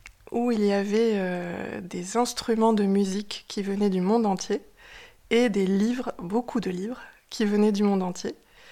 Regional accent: Nouvelle-Aquitaine, France; Donc moi j'ai grandi dans les Pyrénées-Atlantiques, donc c'était très très proche pour moi

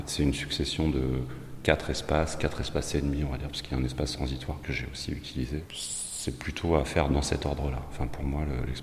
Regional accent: Nantes, Pays de la Loire, France; J'habite Cholet et je suis originaire de la région où je suis né à Nantes il y a 48 ans de ça.

